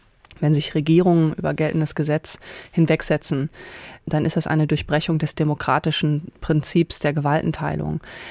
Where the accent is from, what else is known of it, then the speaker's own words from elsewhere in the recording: North Rhine-Westphalia, Germany; born there; ich tue es auch so, ich bin gebürtige Ostwestfälin